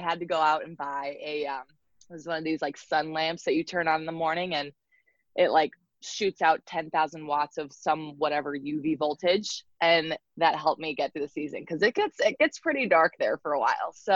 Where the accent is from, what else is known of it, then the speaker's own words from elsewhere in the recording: United States; now in Russia; So it was me as an American.